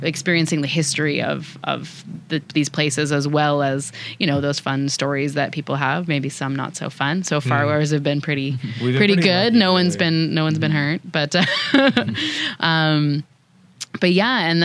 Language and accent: English; Toronto, Ontario, Canada; now in Penetanguishene, Canada; I was born and raised in Toronto and moved up to Penetanguishene about 3 years ago now, I guess.